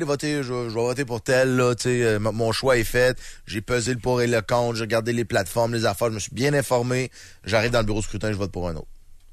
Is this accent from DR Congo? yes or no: no; Quebec, Canada; oh non, je suis un Québécois. Faut défendre les intérêts des Québécois.